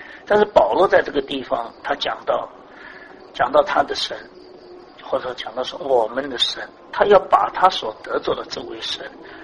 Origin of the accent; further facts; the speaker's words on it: China; 举例讲，今天有许许多多我们中国人跑到美国